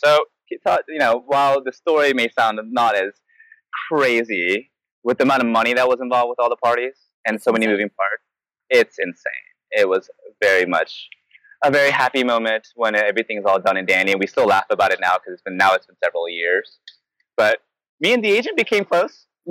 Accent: the South, United States; No, I mean, we're both from the South, so this hits right at home for both of us.

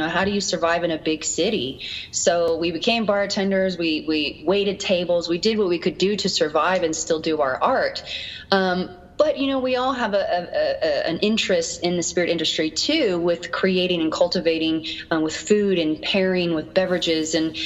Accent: Reno, Nevada, United States; now in Los Angeles, United States; So I'm very thankful that I grew up in Reno. There was a lot to do. But it was also the safest place compared to where I live now, which is Los Angeles.

